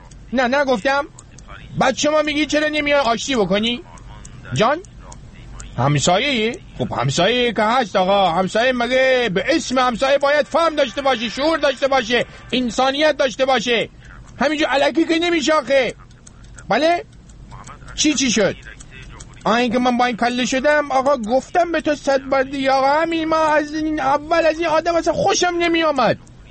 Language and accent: Persian; Rasht, Gilan, Iran; من بچه رشتم، من یه زمانی ما توی رشت برای خودمون کندلاتی بودیم